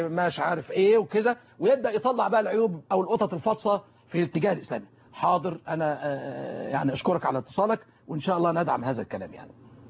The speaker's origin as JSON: {"language": "Arabic", "country": "Egypt", "said": "وأنا مصري"}